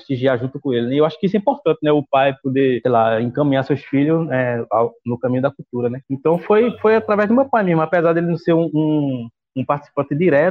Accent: Condado, Brazil; Então, eu sou natural, né? Nascido e criado aqui em Condado

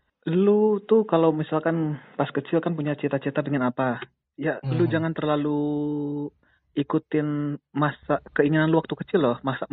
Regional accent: Bogor, West Java, Indonesia; also born or lived in Tasikmalaya; gua kan dari Bogor pindah ke Tasik kan. Nah, gua kan sering maksudnya sering bolak-balik mudik tuh kan, Tasik Bogor, Bogor Tasik tuh

